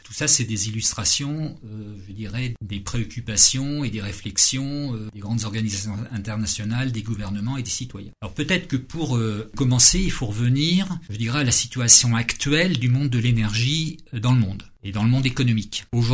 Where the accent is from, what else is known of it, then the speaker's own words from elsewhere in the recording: Rambouillet, Île-de-France, France; moi je suis rambouillitain de souche, hein. Je suis né à Rambouillet, j'ai vécu avec mes parents pendant toute leur vie, j'habitais rue Pasteur, j'ai fait toute ma scolarité au lycée de Rambouillet